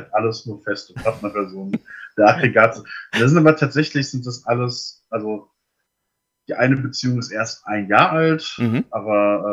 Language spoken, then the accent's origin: German; Etzengesäß, Hesse, Germany; also born or lived in Wixhausen / Darmstadt; now in Weiterstadt, Germany; Aber Herkunft, wo ich geboren bin, ist immer ganz unterhaltsam. Ich komme aus dem Odenwald, genau gesagt Etzengesäß.